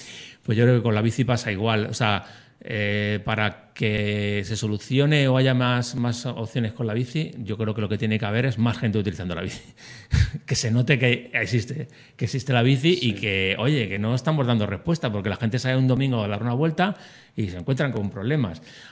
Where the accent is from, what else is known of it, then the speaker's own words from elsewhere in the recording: Leganés, Community of Madrid, Spain; y yo soy de Zaza Quemada, pues yo me iba a Leganés